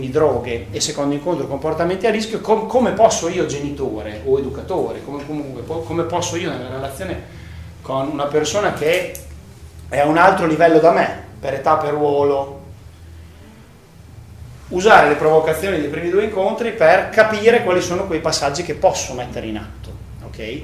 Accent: Novellara, Emilia-Romagna, Italy; now in Fabbrico, Italy; io sono di Fabbrico, sono nativo di Novellara, quindi sono vostro vicino di casa. Nativo di Novellara e abito a Fabbrico da un po' di anni.

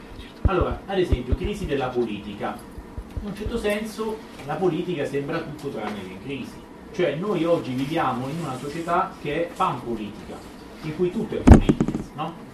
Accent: Rome, Lazio, Italy; Vengo da Roma, lì è una situazione da questo punto di vista piuttosto ricca, ma non solo.

